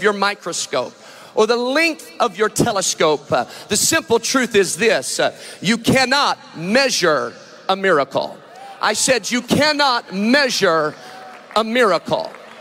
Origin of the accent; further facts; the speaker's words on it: Netherlands; I pastored in the Netherlands for 5 years. I'm a missionary's kid. I was raised in the Netherlands.